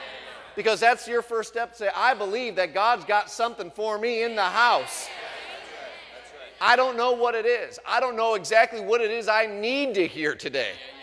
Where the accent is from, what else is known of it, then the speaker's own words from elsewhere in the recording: United States; But I'm a Christian before I'm an American.